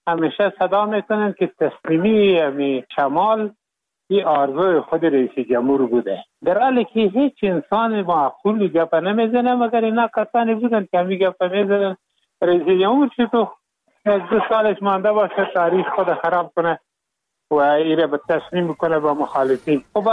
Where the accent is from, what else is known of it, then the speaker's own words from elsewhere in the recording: Afghanistan; اگر ما واقعا افغان هستیم، از هر قوم از هر نسل که هستیم ما افغان هستیم